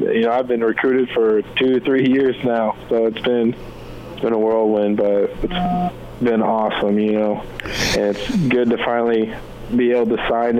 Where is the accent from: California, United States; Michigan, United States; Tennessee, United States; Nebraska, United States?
Nebraska, United States; I would hate to go somewhere and regret not playing for my home state and just missing that.